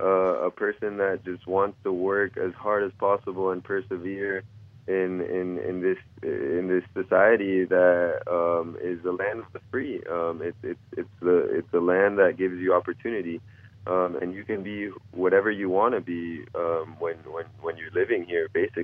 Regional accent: United States; I'm as American as they come. I've lived here almost my entire life.

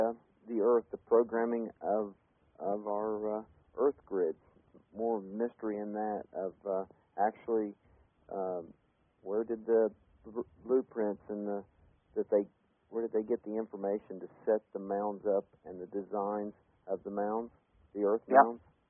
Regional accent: Ohio, United States; I'm from Ohio.

